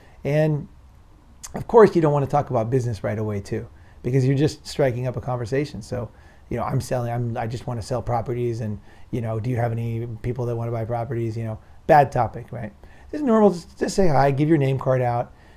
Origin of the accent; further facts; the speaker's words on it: Los Angeles, California, United States; in Los Angeles, near my hometown